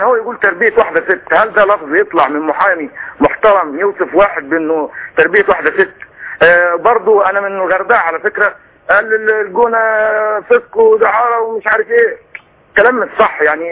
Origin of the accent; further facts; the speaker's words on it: Hurghada, Red Sea Governorate, Egypt; من الغردقه.